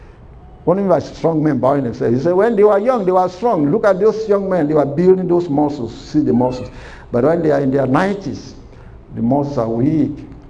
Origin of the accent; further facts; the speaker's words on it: Nigeria; moved away; I was because I came from Nigeria, I've never really, we are not familiar with that, to put people in homes.